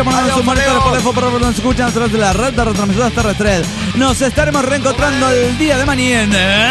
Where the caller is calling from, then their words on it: Reconquista, Santa Fe, Argentina; Reconquista, provincia de Santa Fe.